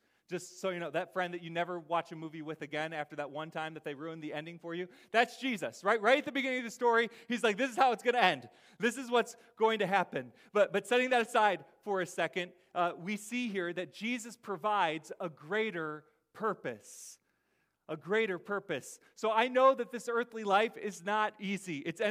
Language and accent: English; Michigan, United States; I'm from Michigan, but I became a Jersey driver that day